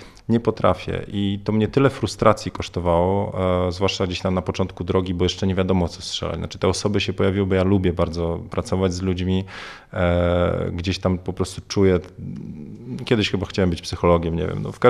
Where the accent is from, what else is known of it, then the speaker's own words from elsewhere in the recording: Warsaw, Masovian Voivodeship, Poland; also born or lived in Bydgoszcz; jestem z Warszawy